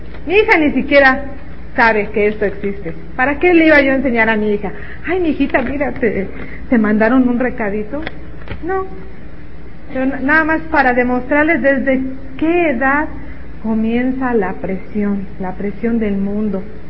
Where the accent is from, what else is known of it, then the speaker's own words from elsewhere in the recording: Mexico City, Mexico; born there; also born or lived in Irapuato; desde primero de secundaria, cuando fui a vivir a Irapuato. Yo nací en la Ciudad de México y fuimos a vivir a Irapuato